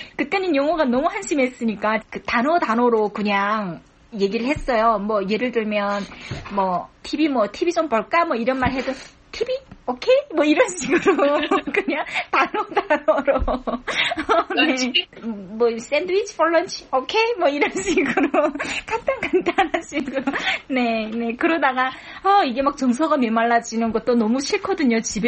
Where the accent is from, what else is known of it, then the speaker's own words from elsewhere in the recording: North Korea; moved away as an adult; 저희가 탈북을 20대 후반쯤에 탈북을 했고